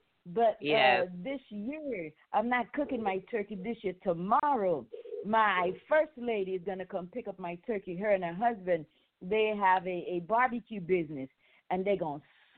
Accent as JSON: {"language": "English", "town": "St. Croix", "country": "U.S. Virgin Islands", "tie": "born there", "also_born_or_lived": "St. Lucia", "said": "So for me, my parents are from St. Lucia. So when I was born in St. Croix, I went back home to St. Lucia to meet my parents."}